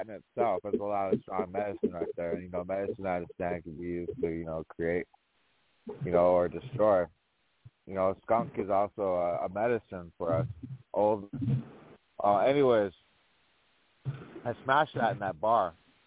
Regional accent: Rosebud Reservation, South Dakota, United States; I'm from Rosebud Reservation, Lakota.

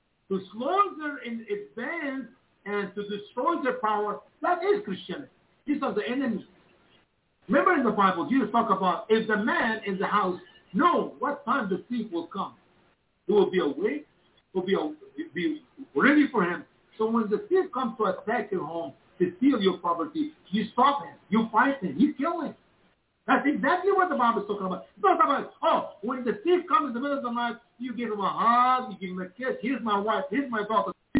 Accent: Egypt; English is a second language; moved away; we're going to talk about even coming to my home country, Egypt

